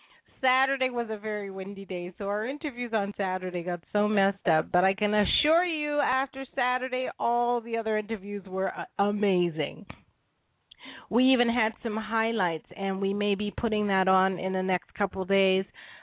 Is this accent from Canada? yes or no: no; United Kingdom; the history of it actually came from England, and I'm British, so I'm kind of proud of it.